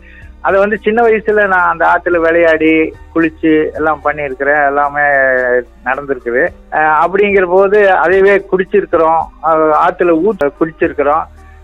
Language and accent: Tamil; Varanavasi Palayam, Tamil Nadu, India; நான் வந்து திருப்பூர் பக்கம் வாரணவாசி பாளையம் அப்படிங்கிற ஊர்ல வச்சுட்டு வர்றேன். எங்களுக்கு பாரம்பரியாவே விவசாயம் தான் வைங்களேன்.